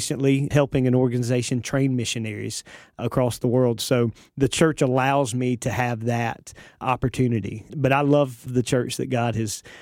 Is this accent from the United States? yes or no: yes; United States; I grew up in Wayne County and then started pastoring right out of high school